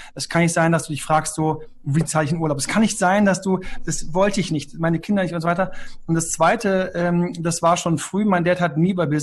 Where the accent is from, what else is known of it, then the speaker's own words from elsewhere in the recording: Göttingen, Lower Saxony, Germany; born there; meine Eltern sind aus dem Saarland, haben mich in Göttingen bekommen. Dann habe ich dort die schönste Kindergartenzeit gehabt